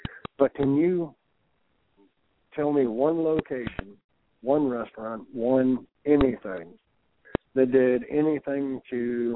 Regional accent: Ohio, United States; Now, I grew up in Northwest Ohio. It was corn country.

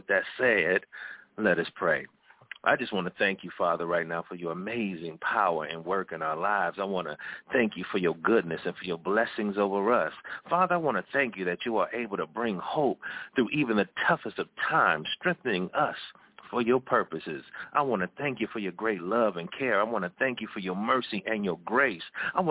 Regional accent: Detroit, Michigan, United States; I hail here from Detroit, Michigan, where it's 50 degrees one day, then 100 the next.

